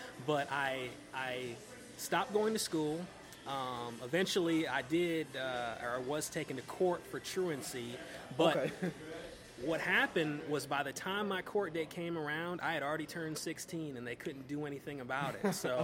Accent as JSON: {"language": "English", "town": "Minneapolis", "region": "Minnesota", "country": "United States", "tie": "born there", "said": "Well, okay, so I was born in South Minneapolis. My father's black, my mother's white. Got a couple siblings."}